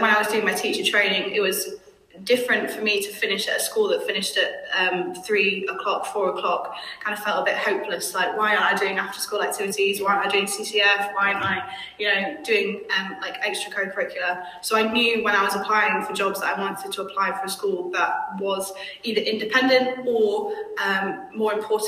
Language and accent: English; Yorkshire and the Humber, United Kingdom; So, I'm originally from Yorkshire. My accent's gone a little bit, thankfully.